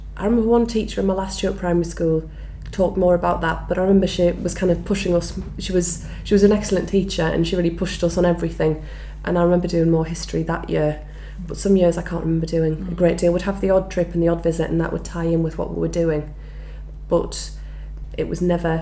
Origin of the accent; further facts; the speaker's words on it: Washington, North East England, United Kingdom; also born or lived in Gateshead; My date of birth is 19/12/83. I was born in Gateshead and I lived in Washington, Tyne and Wear when I was a child.